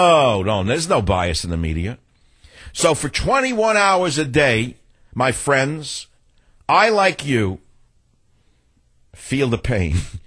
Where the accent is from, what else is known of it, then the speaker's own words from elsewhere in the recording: New York, United States; accent: New York; were rumors that I would never make it in radio because my voice was too New York. Can you imagine? My accent was too New York.